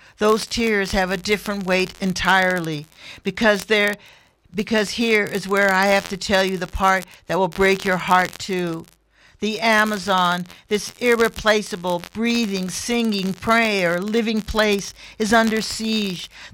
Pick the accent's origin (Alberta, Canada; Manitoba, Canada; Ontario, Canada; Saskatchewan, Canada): Alberta, Canada; I'm from Treaty 6 territory in Alberta. The prairies, the Rocky Mountains are 3 hours from my front door